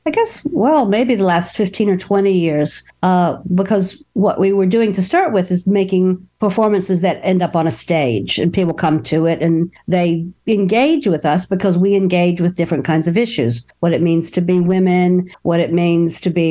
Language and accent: English; Roanoke, Virginia, United States; I was born here. I was born in Mount Pleasant, behind the Mill Mountain Star. And lived there all my life until I went away to college.